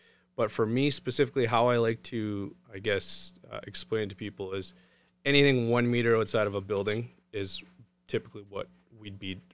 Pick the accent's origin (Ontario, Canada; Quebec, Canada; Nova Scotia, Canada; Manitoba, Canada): Quebec, Canada; also born or lived in Saskatchewan / British Columbia; now in Alberta, Canada; I grew up in Quebec.